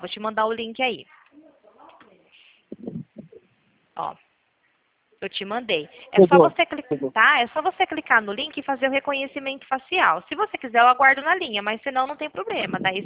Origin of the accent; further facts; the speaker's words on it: Nova Odessa, São Paulo, Brazil; Eu sou aqui do interior de Campinas, cidade de Nova Odessa. Você já ouviu falar?